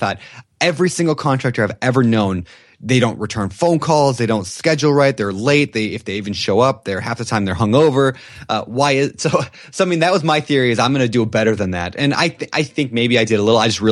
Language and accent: English; Minnesota, United States; You know, I grew up in Minnesota when I was a kid. And so I've been looking at investing in Minnesota simply because I've got a massive family connection out there.